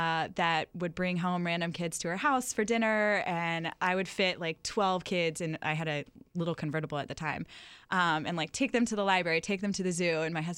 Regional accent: Muncie, Indiana, United States; I am originally from Muncie, Indiana. So I grew up there, went to college there.

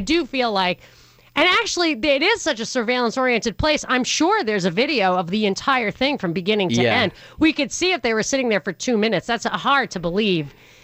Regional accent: New York, United States; don't you hear me talking? I grew up in New York.

